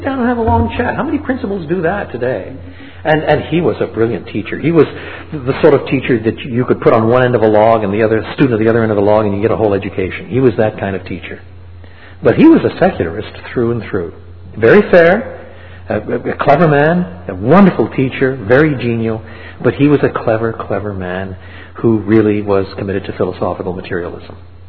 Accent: Drummondville, Quebec, Canada; I was brought up in French Canada. Some of my schooling was in French and some of it was in English. When I was just a boy, my father moved to the little town of Drummondville

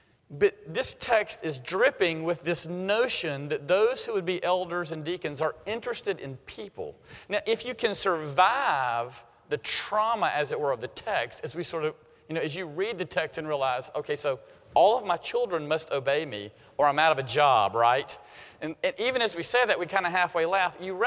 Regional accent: Lugoff, South Carolina, United States; I grew up in South Carolina. I attended Lugoff Elgin High School.

